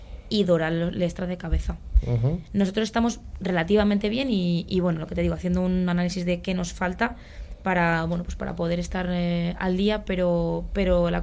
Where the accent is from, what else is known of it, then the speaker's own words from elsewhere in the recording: Spain; somos españoles y que tenemos como en los genes esta competición, esta competitividad.